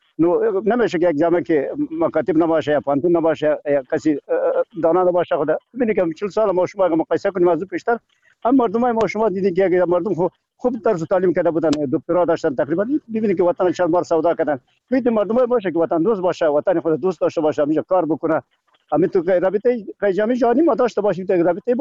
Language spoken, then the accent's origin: Persian; Afghanistan; ما شما افغان هستیم از امی وطن هستیم